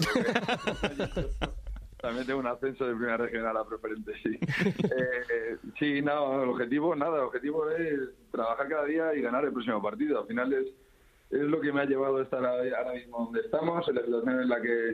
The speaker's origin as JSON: {"language": "Spanish", "town": "Madrid", "region": "Community of Madrid", "country": "Spain", "said": "como madrileño y como orgulloso de pertenecer al Getafe"}